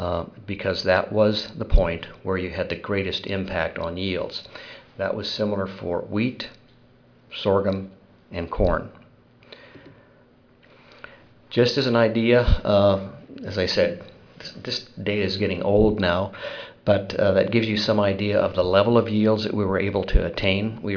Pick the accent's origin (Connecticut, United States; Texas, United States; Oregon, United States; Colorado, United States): Colorado, United States; Greeley; The panhandle and my home country around Greeley, Fort Collins, Colorado is very similar.